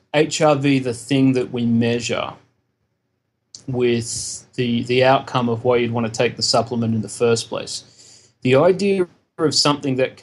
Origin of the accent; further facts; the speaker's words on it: Australia; I'm Australian, in case anyone has not managed to pick that up.